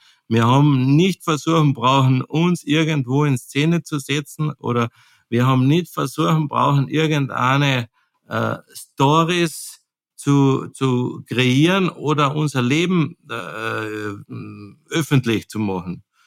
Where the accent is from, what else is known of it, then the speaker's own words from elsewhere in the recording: Carinthia, Austria; accent: Carinthian; Und mein Kärntner Dialekt, der was ab und zu ein bisschen, wie sagt man, einschläfernd wirkt